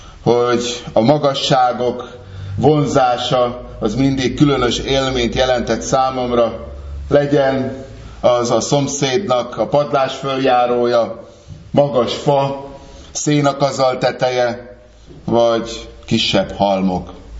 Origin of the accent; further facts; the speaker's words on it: Great Hungarian Plain, Hungary; Nekem, mint alföldi gyereknek, a felhők fölött lenni valami különös élmény volt.